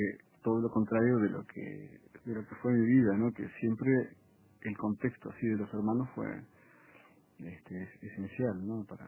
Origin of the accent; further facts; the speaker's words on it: Uruguay; also born or lived in Mexico; yo soy uruguayo. Pasó que mi familia vivió mucho tiempo en México, en los años 70 hasta los 80, un poquito ahí. Más o menos 9 años vivimos en México.